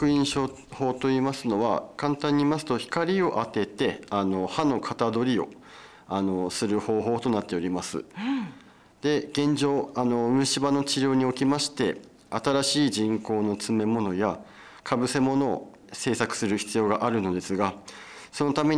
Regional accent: Shiwa, Iwate, Japan; はい、僕は岩手県の紫波町の出身です。

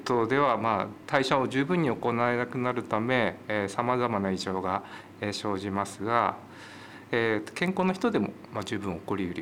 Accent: Morioka, Iwate, Japan; also born or lived in Aomori; 盛岡になります。

